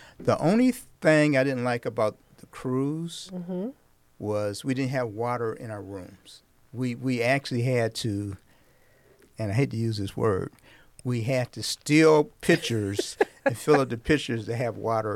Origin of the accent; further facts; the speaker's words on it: Toledo, Ohio, United States; And a guy walked up to me and said, well, where are you from? And I said, Toledo. And this guy happened to be from Toledo.